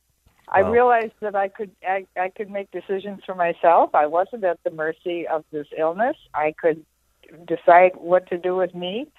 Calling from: Oconomowoc, Wisconsin, United States; I'm calling from Oconomowoc, Wisconsin.

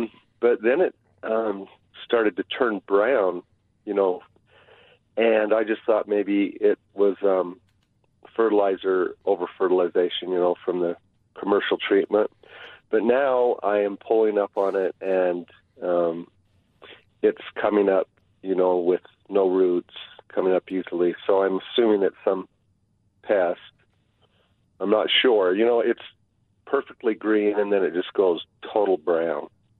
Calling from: Orem, Utah, United States; I'm from Orem.

